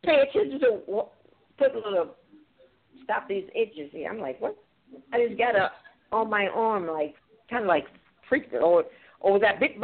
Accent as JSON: {"language": "English", "town": "Chicago", "region": "Illinois", "country": "United States", "tie": "born or raised there", "also_born_or_lived": "New York City", "said": "You know, my hometown is Chicago, and I lived in New York City for a lot of years. So I know real cold. Remember, I'm from Chicago. I lived on Lake Michigan."}